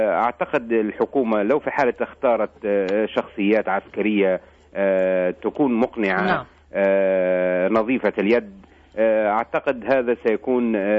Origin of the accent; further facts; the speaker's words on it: Libya; أن نحن كليبيين أدرى بمن هي الشخصيات